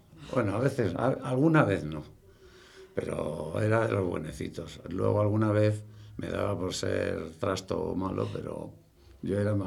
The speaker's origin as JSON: {"language": "Spanish", "town": "Toledo", "region": "Castilla-La Mancha", "country": "Spain", "tie": "born or raised there", "said": "Pero rápidamente nos fuimos a Toledo. Y mi infancia fue en Toledo, en una casa militar que era un chalet adosado en una urbanización militar."}